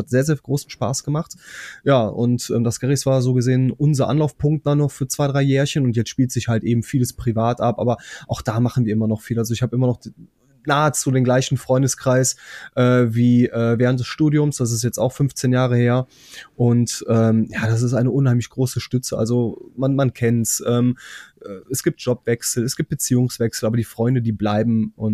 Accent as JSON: {"language": "German", "region": "North Rhine-Westphalia", "country": "Germany", "tie": "born or raised there", "said": "Im wunderschönen Rheinland. Geboren bin ich in Bedburg-Erft. Das ist knapp 50 Minuten Bimmelbahnzug von Köln aus entfernt."}